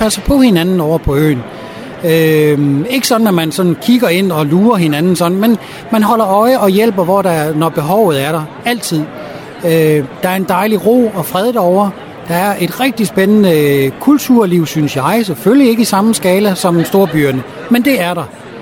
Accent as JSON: {"language": "Danish", "town": "Frederikshavn", "region": "North Denmark Region", "country": "Denmark", "tie": "born or raised there", "also_born_or_lived": "Copenhagen", "moved": "as an adult", "lives_now": "Læsø, Denmark", "said": "Jeg er født og opvokset i Frederikshavn, men har boet i København i 20 år."}